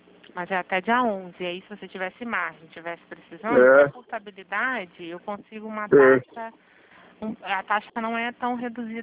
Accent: Rio de Janeiro, Brazil; eu sou do Rio, eu fico aqui no México.

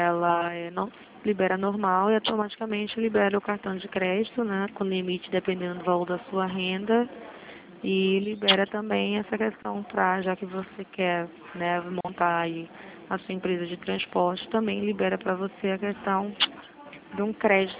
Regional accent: Rio de Janeiro, Brazil; eu sou daqui da Zona Oeste de Santa Cruz.

